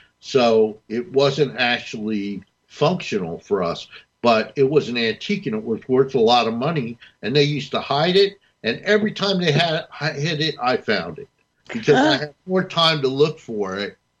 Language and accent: English; New Jersey, United States; I grew up in North New Jersey, where the mafia, not so much when I was a kid, but when my parents were kids in my city, the mafia ran everything.